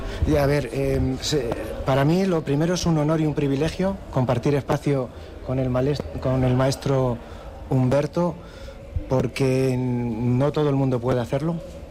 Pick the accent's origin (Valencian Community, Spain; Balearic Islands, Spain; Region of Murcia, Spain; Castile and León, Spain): Castile and León, Spain; Salamanca; yo soy de Salamanca, del Campo Charro.